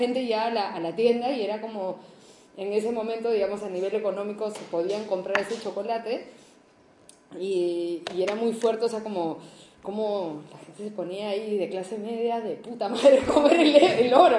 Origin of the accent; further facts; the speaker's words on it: Peru; now in Chile; Yo la única vía que puedo tener como peruana para estar acá de manera legal